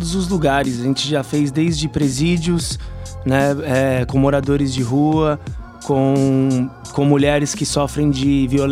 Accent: São Paulo, Brazil; não porque nasci em outra cidade, mas fui criado ali em Heliópolis e muita criminalidade e falta de acesso a um lugar cultural.

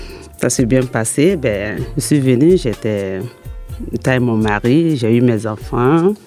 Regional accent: Côte d’Ivoire; moved away as an adult; also born or lived in Mali; now in France; Ouais, je suis malienne, mais j'ai grandi en Côte d'Ivoire. Et je suis arrivée en France ici en 92.

